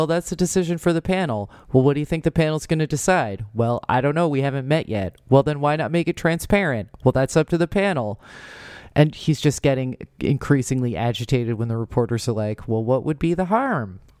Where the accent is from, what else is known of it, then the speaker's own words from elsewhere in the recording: New Jersey, United States; I am from New Jersey, so I am not shocked at all.